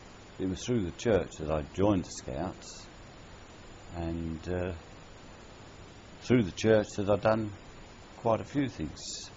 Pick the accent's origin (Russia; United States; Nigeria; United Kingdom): United Kingdom; Lambeth, London; born there; Yes, I'm the eldest of six. And I was born in Lambeth.